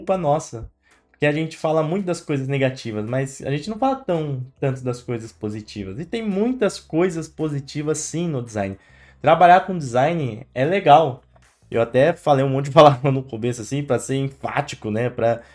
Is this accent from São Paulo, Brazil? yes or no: yes; São Paulo, Brazil; Eu sou oriundo da periferia de São Paulo, família pobre